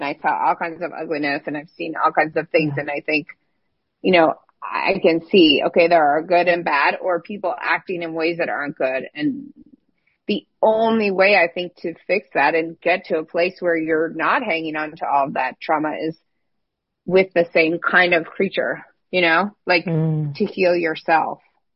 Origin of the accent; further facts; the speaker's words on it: Illinois, United States; I grew up in Illinois and I didn't have any examples of this, but I just knew it.